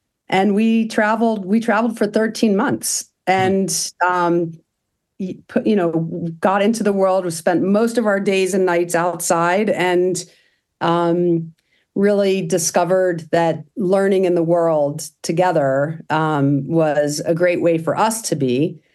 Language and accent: English; Colorado, United States; We're from Colorado and love the outdoors.